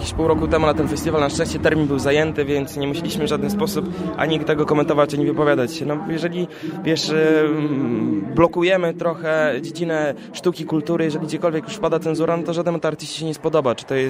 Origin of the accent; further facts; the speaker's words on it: Olsztyn, Warmian-Masurian Voivodeship, Poland; wywodzimy się z Olsztyna, gdzie całe miasteczko akademickie bardzo mocno wiedzie prym, jeśli chodzi o imprezy kulturalne w naszym mieście